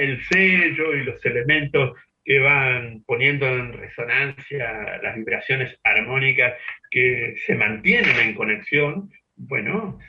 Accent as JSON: {"language": "Spanish", "town": "General Belgrano", "region": "Buenos Aires Province", "country": "Argentina", "tie": "born there", "said": "en el DNI dice que nací en General Belgrano y aquí han estado mis abuelos y están mis primos. Así que General Belgrano, provincia de Buenos Aires."}